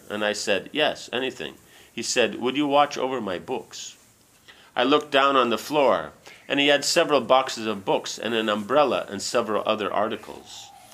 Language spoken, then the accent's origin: English; United States; I said, no, sir, I am not from India. I am from here, the United States.